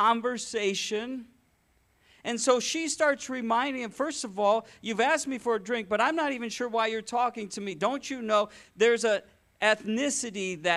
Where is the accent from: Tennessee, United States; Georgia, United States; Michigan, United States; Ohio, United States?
Michigan, United States; I grew up in Michigan, right?